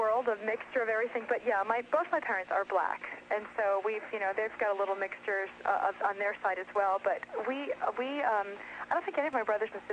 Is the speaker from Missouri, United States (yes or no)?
no; Massachusetts, United States; I am from Massachusetts, and you'd think they'd be very supportive and happy